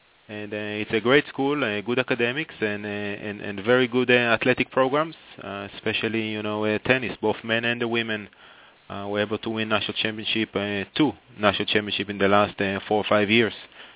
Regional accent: Israel; moved away as an adult; now in Miami, United States; Well, I'm originally from Israel, but, you know, came to the U.S. to play college tennis

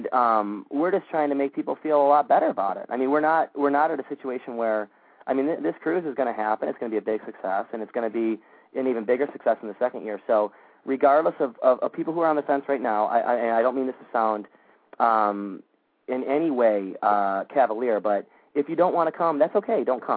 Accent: Detroit, Michigan, United States; I'm from Detroit

